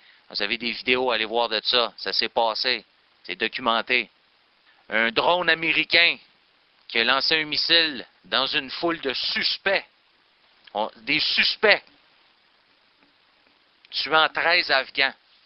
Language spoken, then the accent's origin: French; Quebec, Canada; si on se respecte en tant que Québécois et Canadiens